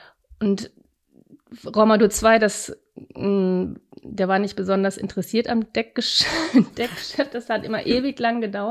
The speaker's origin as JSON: {"language": "German", "town": "Goch", "region": "North Rhine-Westphalia", "country": "Germany", "tie": "born or raised there", "said": "Ich bin im Rheinland aufgewachsen, genauer gesagt in Goch am Niederrhein."}